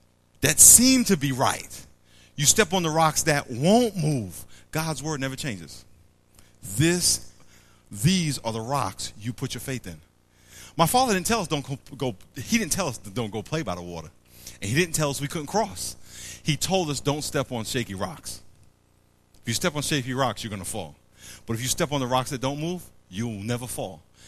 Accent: New York, United States; When I was a kid, we used to go upstate New York. I grew up in Long Island.

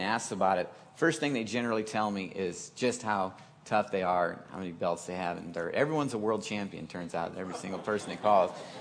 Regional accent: Omaha, Nebraska, United States; moved away as an adult; now in Las Vegas, United States; When I was 19 years old, I moved from Omaha to Las Vegas, and I had aspirations.

